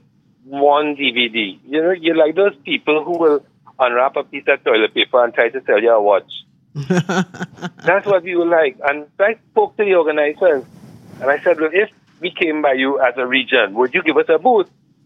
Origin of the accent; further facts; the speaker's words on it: Trinidad & Tobago; I mean, of course, being Trinidadian, I would like Trinidad to be the hub.